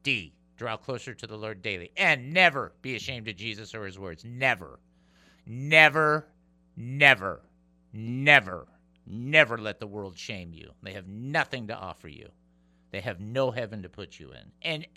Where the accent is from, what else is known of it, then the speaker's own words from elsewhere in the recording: Detroit, Michigan, United States; It's not the pizza I grew up with in Detroit.